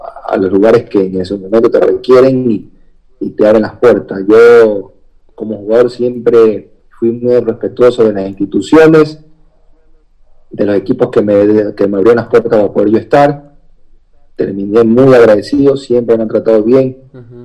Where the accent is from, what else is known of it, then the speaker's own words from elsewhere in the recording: Guayaquil, Guayas, Ecuador; also born or lived in Quito, Ecuador; me inclino bastante por Guayaquil, porque es mi ciudad natal